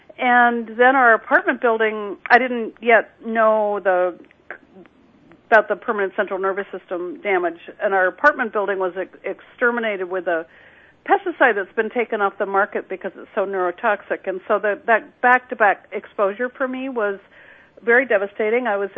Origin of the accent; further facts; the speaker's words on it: New England, United States; And I'm from Northern New England.